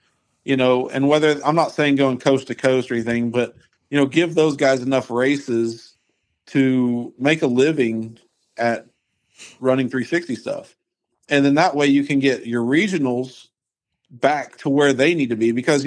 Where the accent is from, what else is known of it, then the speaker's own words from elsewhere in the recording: Oklahoma, United States; You know, but we're from Oklahoma, so ASCS, like you said, has always been kind of the thing.